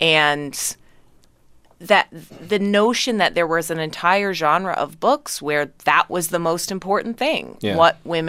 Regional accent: Chicago, Illinois, United States; And in the bookstore where we grew up in Chicago, historical fiction was right next to romance.

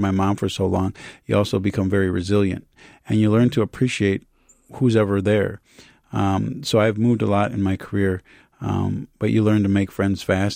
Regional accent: Minnesota, United States; born there; also born or lived in Gambia; You know, I was born here, but my family at a very early age wanted to make sure that I understood

